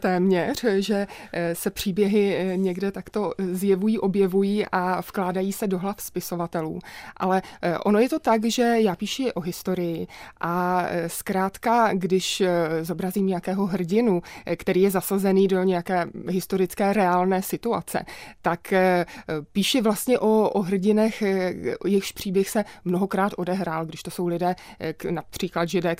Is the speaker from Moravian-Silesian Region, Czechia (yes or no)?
no; Uhlířské Janovice, Central Bohemian Region, Czechia; našeho rodáka z Uhlířských Janovic, odkud pocházím